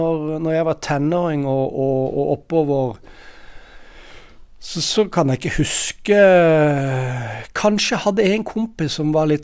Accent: Agder, Norway; Og så er jo jeg er jo sørlending da, ikke sant?

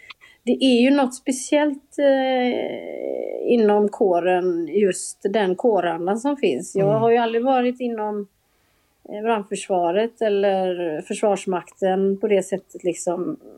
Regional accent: Gothenburg, Västra Götaland County, Sweden; jag kommer ju från Göteborg, det kanske hörs.

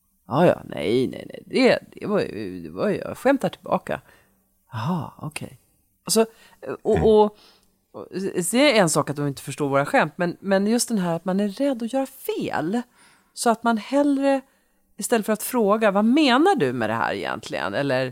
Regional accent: Umeå, Västerbotten County, Sweden; born there; Så var det Umeå, min födelsestad. Min födelsestad.

